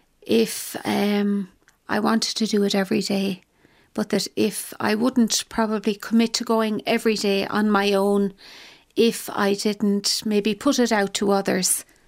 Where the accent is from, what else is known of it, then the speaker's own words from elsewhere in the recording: Spanish Point, County Clare, Ireland; As a child growing up in Spanish Point, we were brought up in a family business.